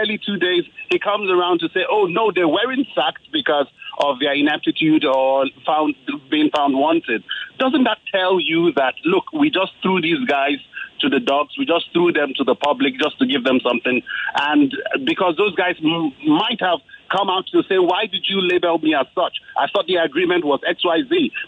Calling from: Abuja, Federal Capital Territory, Nigeria; I'm calling from Abuja.

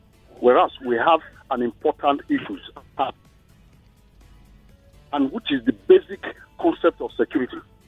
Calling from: Ikeja, Lagos, Nigeria; I'm calling from Ikeja.

